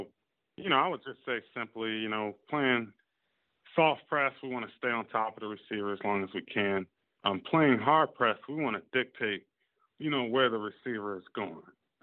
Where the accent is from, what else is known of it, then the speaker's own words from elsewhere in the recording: Virginia, United States; born there; You know, I'm from, I was born in Virginia. You know, my mom lives in Maryland now.